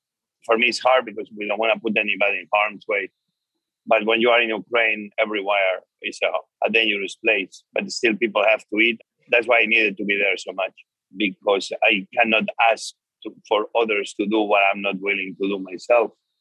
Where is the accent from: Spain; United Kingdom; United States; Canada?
Spain; Listen, remember, I'm from Spain, okay?